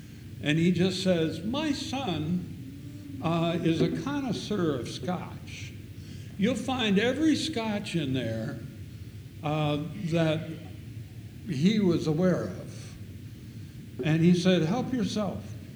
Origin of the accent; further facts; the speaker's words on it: South Dakota, United States; So on the prairie of South Dakota, where we grew up, guess what day our mother celebrated our birthdays?